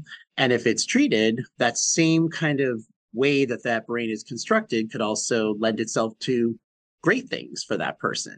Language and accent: English; Boston, Massachusetts, United States; where I was born and raised in Boston. I'm a Bostonian through and through.